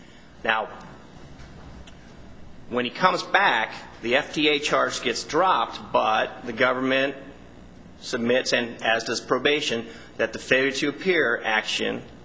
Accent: Spokane, Washington, United States; from Spokane, Washington.

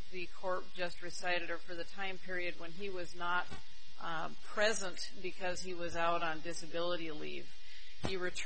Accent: Great Falls, Montana, United States; I'm from Great Falls, Montana, and I represent Jewel Sternad.

